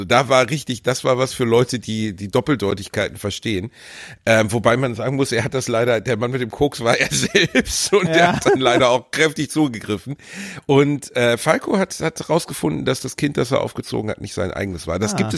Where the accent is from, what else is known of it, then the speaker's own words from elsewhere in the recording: Germany; so sind wir Deutsche halt